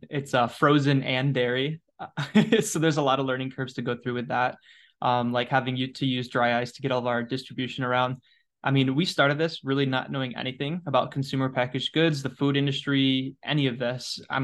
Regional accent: Hudsonville, Michigan, United States; And we grew up in Hudsonville, Michigan. And for most Michiganders, you know the brand Hudsonville ice cream.

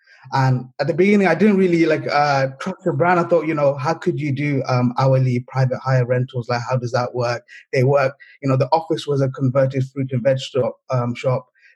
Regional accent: Camden, London, United Kingdom; I'm from London. I grew up in I grew up in North London in Camden Town. Lived here all my life, still sort of do. You know, grew up in Camden. My parents are originally from Bangladesh.

